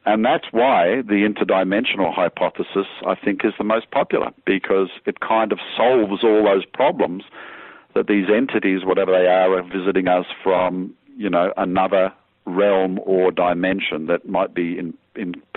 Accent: Australia; I come from Australia, so you know, I'm used to doing a lot of surfing.

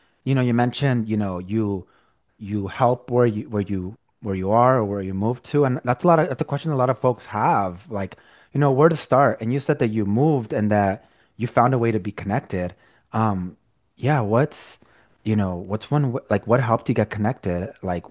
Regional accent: Los Angeles, California, United States; like Riverside, from my knowledge, like growing up in East LA, like Riverside, that county, like in the 90s, was seen like aspirational

